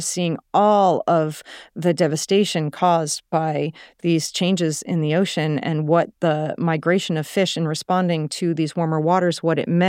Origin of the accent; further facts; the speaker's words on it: New England, United States; I grew up in New England, in the United States. So I was very lucky to have a lot of exposure to the ocean as a child